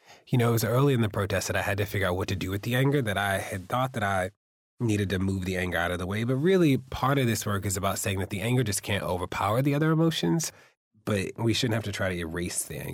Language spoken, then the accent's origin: English; Baltimore, Maryland, United States; I grew up in Baltimore.